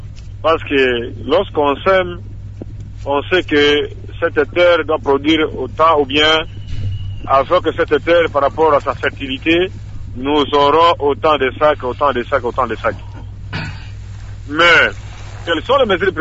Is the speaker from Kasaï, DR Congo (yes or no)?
no; Kibombo, Maniema, DR Congo; Nous avons chez nous à Kibombo, dans notre territoire, une sorte d'insecte qu'on appelle Mombolengue